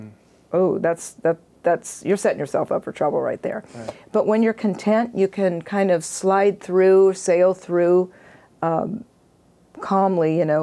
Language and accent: English; California, United States; I came from Marin County, which is completely opposite of where I'm at.